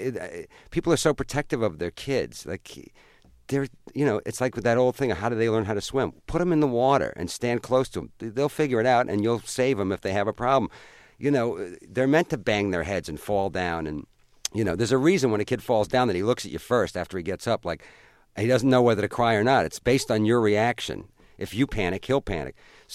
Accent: Ireland; But then again, I'm Irish, so you never know.

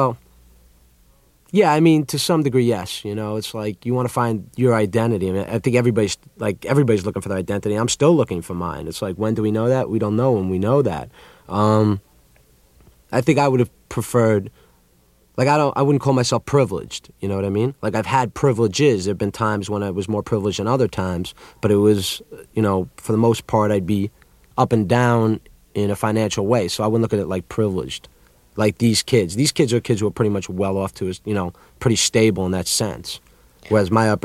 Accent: Baldwin, New York, United States; also born or lived in Woodmere; Well, that's interesting because I grew up in Baldwin first, which is 20 minutes away from the Five Towns or something. And Baldwin is a much different town. I mean, it's much more of a working class town, you know. And then I moved to Woodmere

